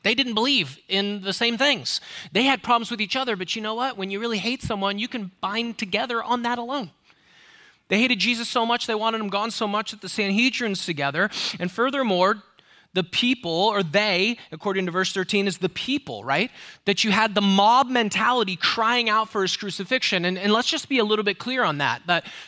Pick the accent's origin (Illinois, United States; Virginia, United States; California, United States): California, United States; Now, I have to excuse me for being a Californian